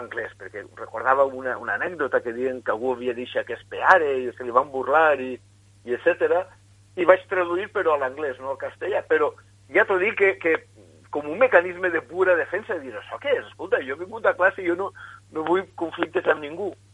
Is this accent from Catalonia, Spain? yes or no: no; Alicante, Valencian Community, Spain; born there; vaig néixer a Alacant el 24 de gener de 1968